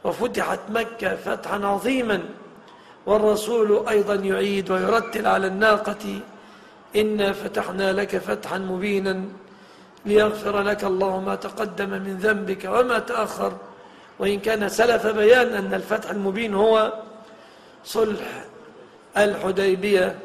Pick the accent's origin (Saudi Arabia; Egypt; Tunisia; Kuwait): Egypt; باللفظة العامية التي نقولها نحن في بلادنا مصر